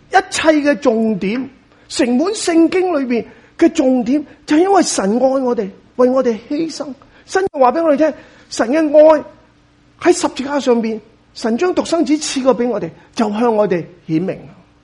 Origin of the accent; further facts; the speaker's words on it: China; 呢种咁嘅情结，我发觉喺我哋中国人嘅当中非常之嘅坚固。